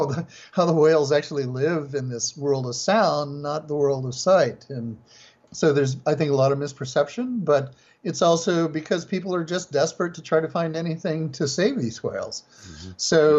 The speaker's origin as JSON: {"language": "English", "region": "Idaho", "country": "United States", "tie": "born or raised there"}